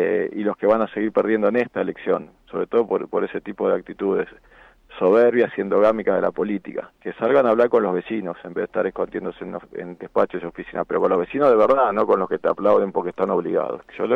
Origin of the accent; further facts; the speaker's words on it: Argentina; porque por suerte somos Argentina y siempre nos sale algo de ganas de salir adelante.